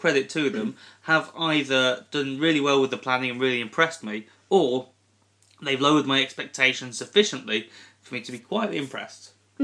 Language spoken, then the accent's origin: English; United Kingdom; because being British